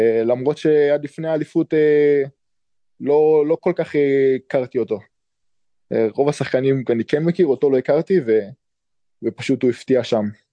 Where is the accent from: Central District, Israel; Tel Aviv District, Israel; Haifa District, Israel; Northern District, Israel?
Central District, Israel; Rishon LeZion; גדלתי שם, יש לי אח שמשחק שם, אני נולדתי בראשון לציון